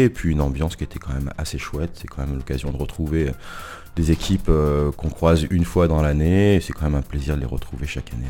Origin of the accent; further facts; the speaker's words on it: Quintenas, Auvergne-Rhône-Alpes, France; Alors moi je suis de Quintenat et alors j'en ai fait petit